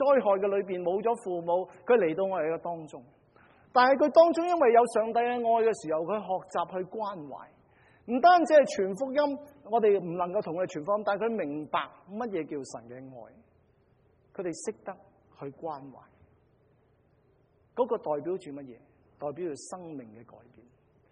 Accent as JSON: {"language": "Cantonese", "region": "Guangdong", "country": "China", "said": "我哋廣東人都咁講啦"}